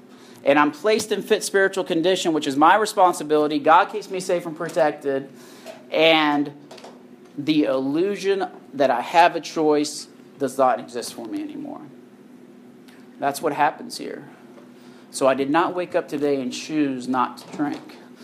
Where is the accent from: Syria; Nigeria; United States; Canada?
Syria; I grew up in a Muslim household. I speak Arabic. I'm from Syria. I look like I'm Irish.